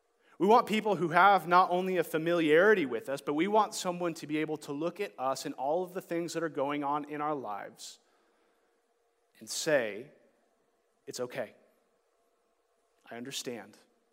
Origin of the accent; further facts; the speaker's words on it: California, United States; now in Missoula, United States; I'm from Southern California, going back there, it's still a culture shock going from Missoula to California.